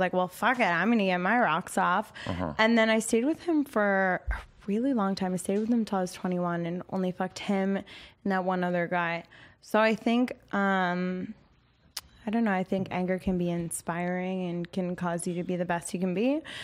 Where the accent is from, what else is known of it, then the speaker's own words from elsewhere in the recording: Philadelphia, Pennsylvania, United States; I'm from Philadelphia, and okay.